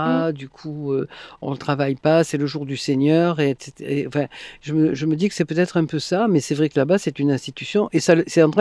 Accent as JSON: {"language": "French", "country": "France", "said": "C'est vrai que moi, en tant que Française"}